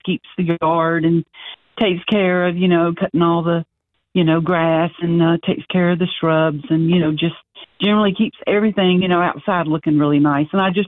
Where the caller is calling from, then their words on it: Georgia, United States; Oh, good, good. I'm calling you from Georgia.